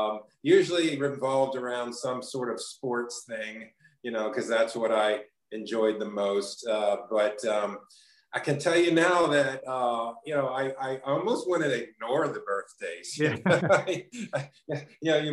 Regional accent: Hershey, Pennsylvania, United States; I grew up in Hershey, and playing career moved back here. So I've been in Hershey most of my life.

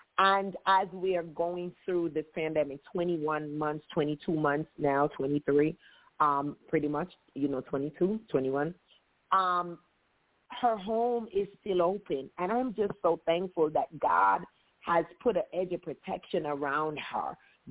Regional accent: Jamaica; growing up in Jamaica, I've always seen her, the yard that she occupies

